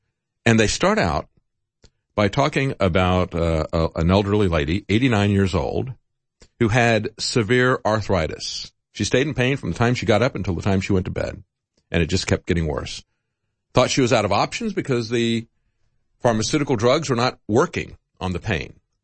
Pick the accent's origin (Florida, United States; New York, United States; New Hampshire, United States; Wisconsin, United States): Florida, United States; It used to be that way when I grew up in Florida, when you would go to school, take your gun to school and use it to train.